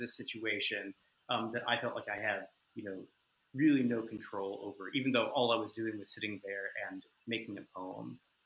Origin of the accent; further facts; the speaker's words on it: Kentucky, United States; You know, I'd grown up in Kentucky, you know, I lived on the East Coast